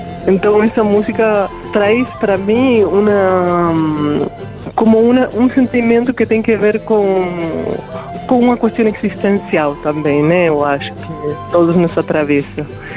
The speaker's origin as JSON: {"language": "Portuguese", "country": "Argentina", "said": "E também, engraçadamente, eu sou argentina, né?"}